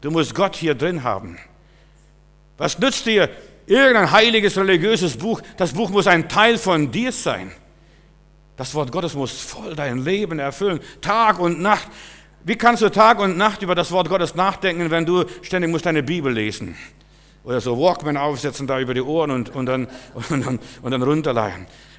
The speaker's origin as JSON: {"language": "German", "town": "Klaipėda", "region": "Klaipėda County", "country": "Lithuania", "moved": "yes", "said": "Ich bin jetzt mit meiner Familie mal in Litauen, in Memel gewesen, wo ich herkomme, und diese Ecke, wo wir zuletzt wohnten."}